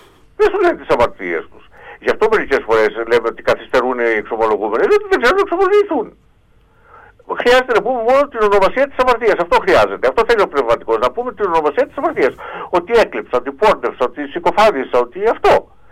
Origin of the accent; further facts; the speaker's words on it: Rethymno, Crete, Greece; γιατί και εγώ κριτικός είμαι από το Έθιμνο.